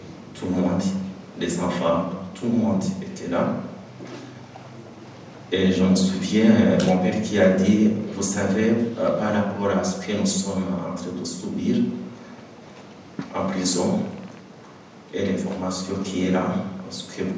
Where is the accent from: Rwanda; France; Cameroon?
Rwanda; French is a second language; Si dans mon accent, au lieu de L, je dis R, ne vous étonnez pas. Je pense que c'est ça la beauté de la langue française, et on a des accents différents. Et au Rwanda, le L et le R, souvent, c'est presque pareil.